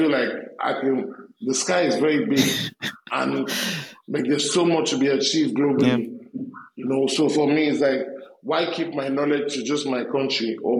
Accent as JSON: {"language": "English", "region": "England", "country": "United Kingdom", "tie": "born or raised there", "said": "I'll say growing up in England exposed me to a lot of things, bro."}